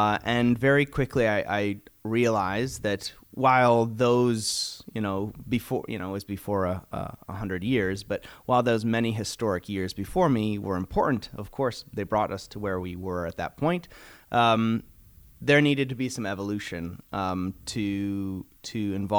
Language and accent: English; Ohio, United States; now in Canada; No, I'm originally from Ohio, but live in Canada.